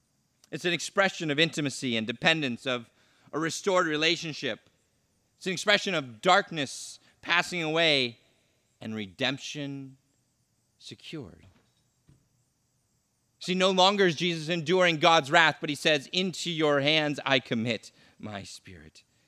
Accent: California, United States; Growing up in California, I know a thing or two about earthquakes

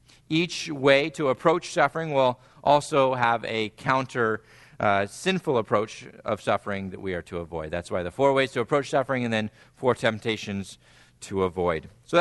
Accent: San Diego, California, United States; caught my attention from my hometown of San Diego.

